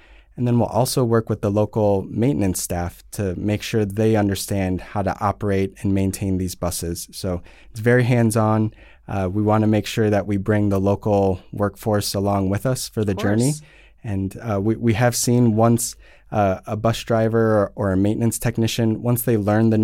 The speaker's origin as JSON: {"language": "English", "region": "Illinois", "country": "United States", "tie": "born or raised there", "said": "Growing up in Illinois, I know firsthand"}